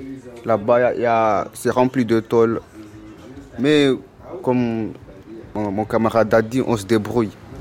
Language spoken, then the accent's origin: French; Mayotte, France; born there; Mais moi, je suis né à Mayotte, du coup, je me considère comme l'un des leurs.